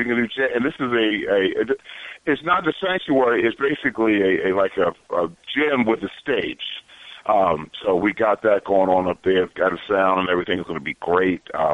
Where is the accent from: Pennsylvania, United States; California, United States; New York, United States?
Pennsylvania, United States; Philadelphia; So, growing up in Philly, I always liked to dance and going to clubs and partying and everything.